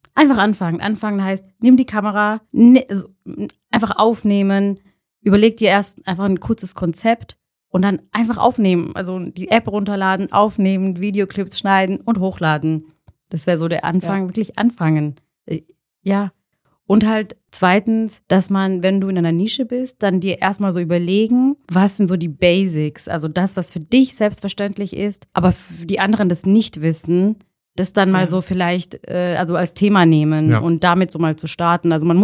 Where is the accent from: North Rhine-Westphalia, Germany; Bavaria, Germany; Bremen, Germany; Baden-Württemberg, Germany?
Baden-Württemberg, Germany; Stuttgart; ich bin ja aus Stuttgart